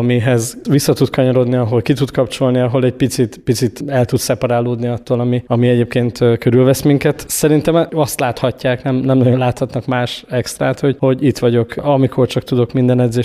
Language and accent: Hungarian; Gyula, Békés, Hungary; Én Gyulán születtem, és mint a gyulai gyerekek igen nagy százaléka, szerintem így talán a járással valamikor párhuzamosan kezdtem el úszóedzésekre járni.